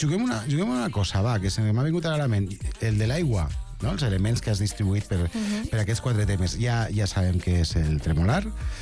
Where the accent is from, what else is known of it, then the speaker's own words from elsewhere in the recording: Castelló, Valencian Community, Spain; Jo soc de València, de Castelló, per això em notes un accent una mica